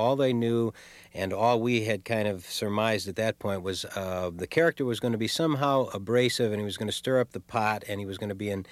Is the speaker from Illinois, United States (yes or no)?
yes; Chicago, Illinois, United States; I'm from Chicago, and I guess I know when I can turn it on or turn it off